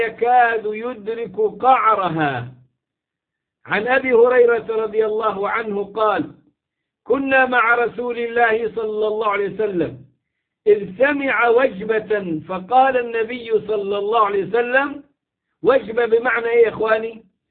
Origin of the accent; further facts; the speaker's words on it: Egypt; now in Turkey; وعندي طلاب من الأعاجم كثر كانوا يحضرون عندنا في مصر أيام ما كانوا يتعلمون في مصر، وكان الأزهر قبلتهم للتعلم، ومنهم من ألتقي به الآن في تركيا